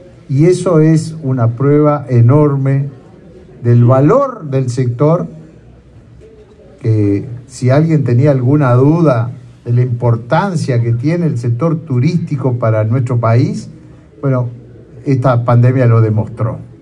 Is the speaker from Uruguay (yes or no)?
yes; Uruguay; somos pocos los uruguayos